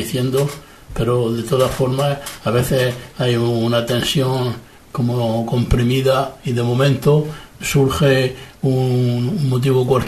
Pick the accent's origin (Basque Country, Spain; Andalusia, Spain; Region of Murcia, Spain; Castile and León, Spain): Region of Murcia, Spain; Murcia; un keniano que justamente vive por mi tierra, por Murcia